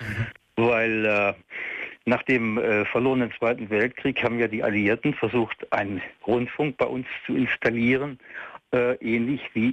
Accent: Fallersleben, Lower Saxony, Germany; Ich bin aus Fallersleben, der Stadt des deutschen Dichters, ne? Und des Hymnenschreibers.

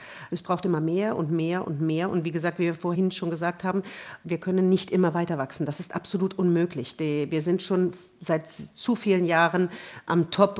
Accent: Königswinter, North Rhine-Westphalia, Germany; moved away; meine Familie ist hier aus Deutschland. Ich komme aus Königswinter bei Bonn und wir sind hierher gezogen.

